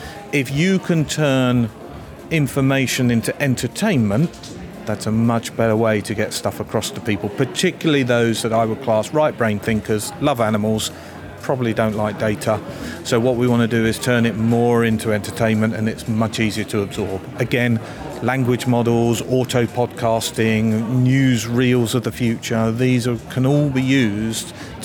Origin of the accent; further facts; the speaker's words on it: East Midlands, United Kingdom; I'm from Derbyshire